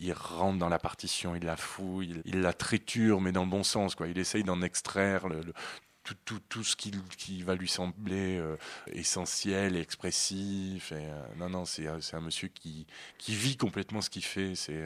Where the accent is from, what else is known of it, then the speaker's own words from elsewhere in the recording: France; ils me le demandent d'autant plus qu'ils savent que je suis français, voilà.